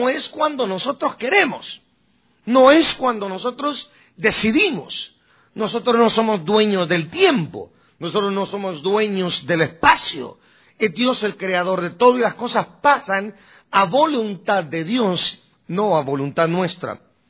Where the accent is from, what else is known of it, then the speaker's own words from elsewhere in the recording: Guatemala; moved away; 13 de febrero de 1982, el día que yo me vine de Guatemala para este país.